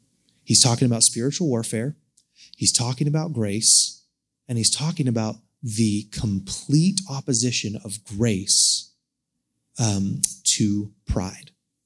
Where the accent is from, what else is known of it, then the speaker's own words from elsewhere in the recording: United States; I don't like suffering, especially as an American, because here's what I'm told as an American.